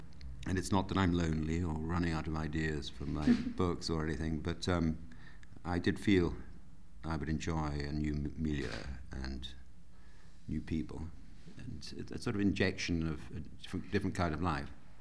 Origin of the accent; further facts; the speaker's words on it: Swansea, Wales, United Kingdom; Then I grew up in Swansea in South Wales.